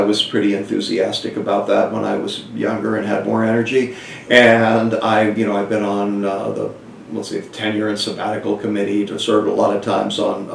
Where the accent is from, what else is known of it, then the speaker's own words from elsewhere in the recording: Vermont, United States; I grew up in Vermont. Mm-hmm. Lived a few places as a kid, but Vermont I sort of consider my childhood home.